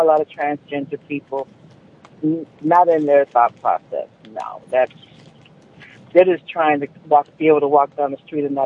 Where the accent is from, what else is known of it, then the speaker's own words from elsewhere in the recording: Los Angeles, California, United States; I'm from South Central, so my first, you know, thing is to duck and cover, take cover.